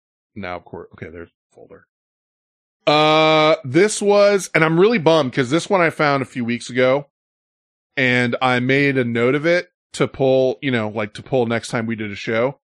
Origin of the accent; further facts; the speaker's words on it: Minnesota, United States; I'm from Minnesota, but I'm from Minnesota.